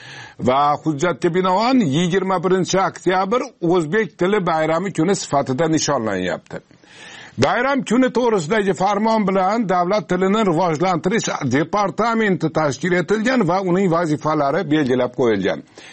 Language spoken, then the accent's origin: Uzbek; Osh, Osh Region, Kyrgyzstan; accent: Osh Uzbek dialect; Meni shevamda o'shni shevasida o'zbekmizda biz.